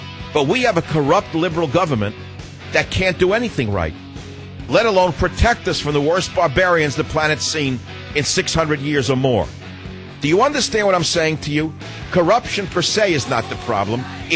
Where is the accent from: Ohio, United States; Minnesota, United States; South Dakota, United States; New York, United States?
New York, United States; accent: New York; I was hoping for a minute that it was because of some other attributes other than my New York accent.